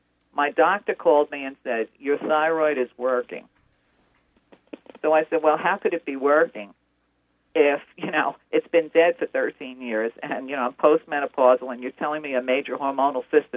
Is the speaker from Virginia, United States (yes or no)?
no; New York, United States; in the neighborhood I grew up in New York, cancer was almost unheard of.